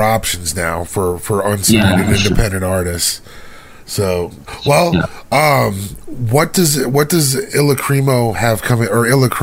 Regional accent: United States; Because I'm an American, so we just assume, if you look at our movies, we assume everybody speaks English.

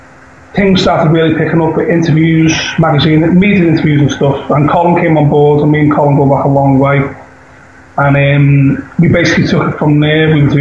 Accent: Liverpool, North West England, United Kingdom; they came from Liverpool, we're from Liverpool.

